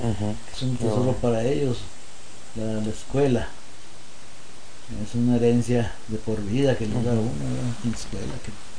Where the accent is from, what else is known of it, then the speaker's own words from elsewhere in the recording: Durango, Mexico; now in Juárez, Mexico; Porque si a mí me vine de Durango aquí a Juárez.